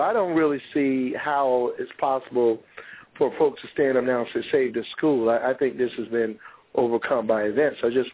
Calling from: Woodbury, Minnesota, United States; I'm calling from Woodbury, Minnesota.

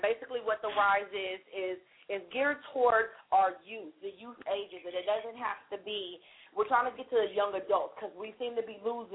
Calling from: Lakeland, Florida, United States; I'm calling from Lakeland.

